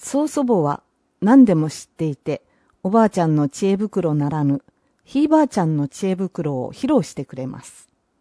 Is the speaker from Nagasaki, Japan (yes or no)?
yes; Iki, Nagasaki, Japan; せっかく自然豊かな壱岐に生まれ育ってきたのですから